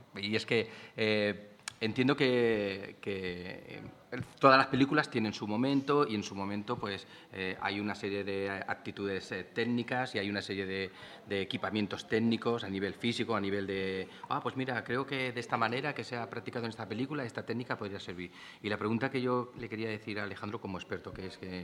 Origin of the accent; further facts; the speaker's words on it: Albacete, Castilla-La Mancha, Spain; aunque soy de Albacete y soy de allí y soy de 20 kilómetros